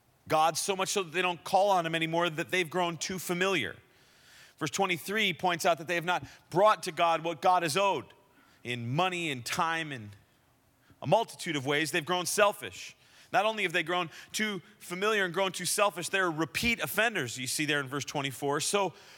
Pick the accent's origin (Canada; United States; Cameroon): Canada; We're Canadian, so we're not that crazy.